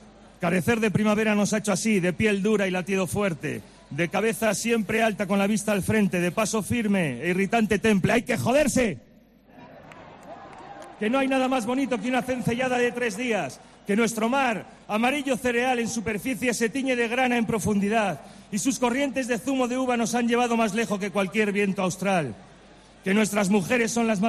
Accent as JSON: {"language": "Spanish", "town": "Valladolid", "region": "Castile and León", "country": "Spain", "said": "quisiera aprovechar estos minutos iniciales para ofreceros mi punto de vista sobre nuestra ciudad como vallisoletano que ha regresado a casa tras un exilio voluntario"}